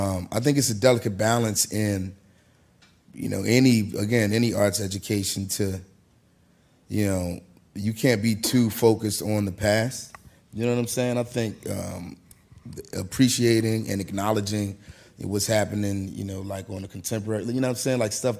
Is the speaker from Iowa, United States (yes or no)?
no; Philadelphia, Pennsylvania, United States; even though I come from Philly, I don't live in Philadelphia right now. I'm still super connected. I feel like, you know, once a Philadelphian, almost always a Philadelphian.